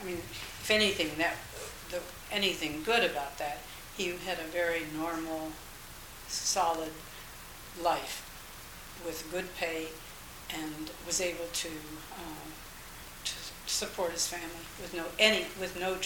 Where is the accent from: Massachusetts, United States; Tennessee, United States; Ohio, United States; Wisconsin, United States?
Ohio, United States; Akron; born there; I was born in Akron, Ohio, August 3rd, 1921.